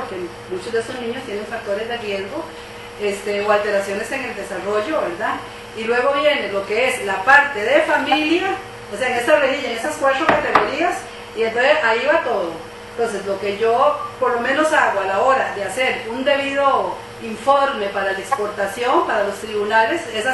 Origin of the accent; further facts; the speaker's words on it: Costa Rica; yo soy aquí de Costa Rica, en la Escuela de Trabajo Social, tengo 30 y pico de años de trabajar